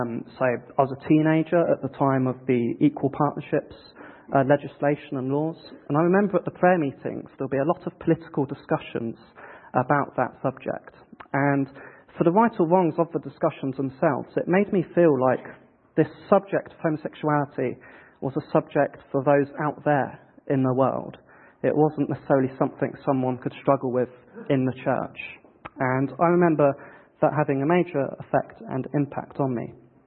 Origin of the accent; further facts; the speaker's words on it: United Kingdom; And being British, I thought the best response to those feelings was to ignore them.